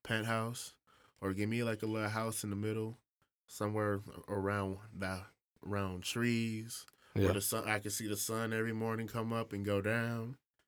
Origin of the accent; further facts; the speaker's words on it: Evergreen Park, Illinois, United States; I am from Evergreen Park, Illinois. That is not Chicago. Evergreen Park, Illinois.